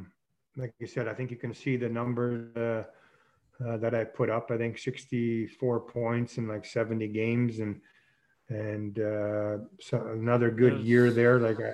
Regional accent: Saskatchewan, Canada; as a kid growing up in Saskatchewan, hockey night in Canada on Saturday

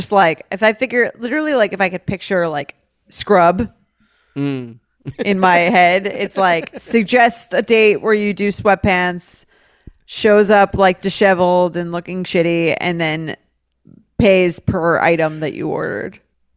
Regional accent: New York City, New York, United States; I'm from New York City. I'm in grad school in the Midwest.

